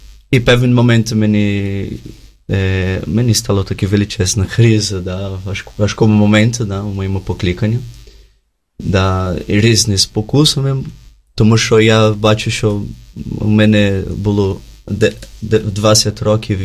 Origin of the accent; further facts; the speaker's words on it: Brazil; Ukrainian is a second language; Я взагалі з Бразилії